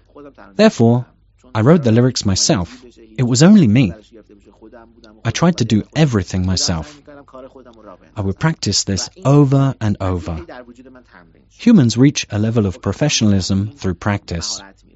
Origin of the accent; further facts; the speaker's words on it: Tehran, Tehran Province, Iran; English is a second language; I was born in Tehran on April 10, 1984. I grew up in a cultural family.